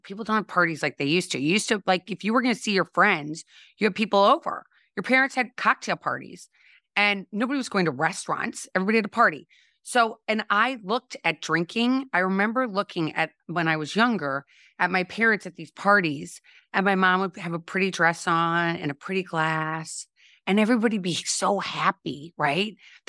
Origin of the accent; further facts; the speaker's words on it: St. Louis, Missouri, United States; So I grew up in St. Louis, Missouri, and I always like to say home of Anheuser-Busch.